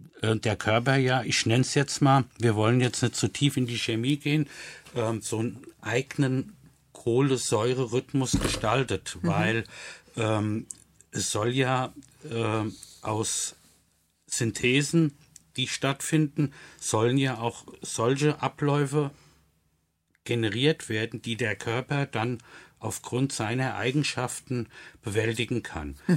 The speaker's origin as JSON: {"language": "German", "town": "Wiesbaden", "region": "Hesse", "country": "Germany", "said": "ich komme aus Wiesbaden, so ist es geblieben wie die letzten Male auch."}